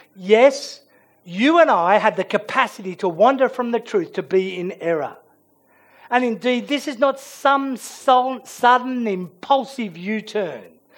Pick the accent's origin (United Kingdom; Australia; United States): Australia; I'm an Australian. I was ethnically born in Australia.